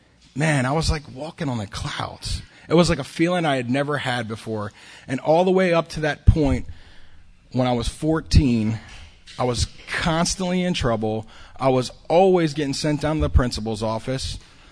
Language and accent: English; Claymont, Delaware, United States; moved away as an adult; now in Austin, United States; I'm from Claymont, Delaware, originally. It's always such an honor to be up here. I remember when I first moved here to Austin, Texas, I had about a year sober.